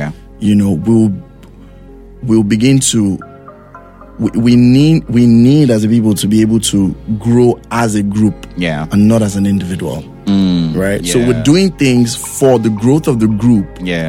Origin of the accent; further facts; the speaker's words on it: Nigeria; Despite things that are going on even in my home country in Nigeria and things like that, I still believe that there are some really good people.